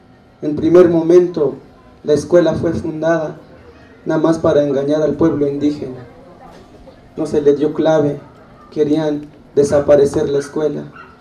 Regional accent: Mexico; ciudadanos mexicanos.

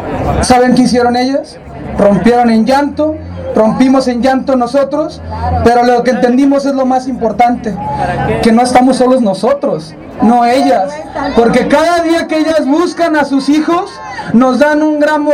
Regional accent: Jalisco, Mexico; vengo de Jalisco.

